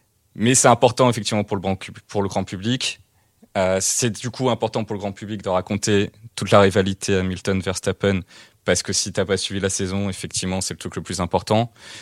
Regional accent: France; en tant que Français, on avait envie de voir vraiment sa victoire.

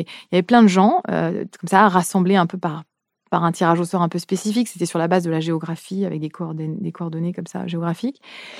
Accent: France; Surtout en tant que Française, c'est vraiment, je trouve ça difficile.

